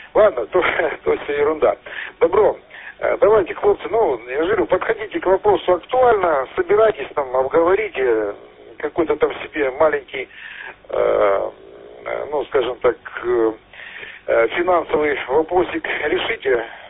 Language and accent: Russian; Donbas, Ukraine; Давайте, мужики, я с Донбасса